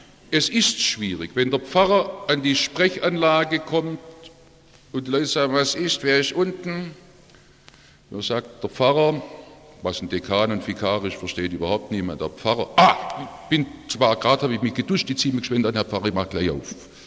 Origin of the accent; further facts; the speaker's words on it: Stuttgart, Baden-Württemberg, Germany; Ich habe in meiner Heimatgemeinde in Stuttgart den Segen eines Gemeindebesuchsdienstes erlebt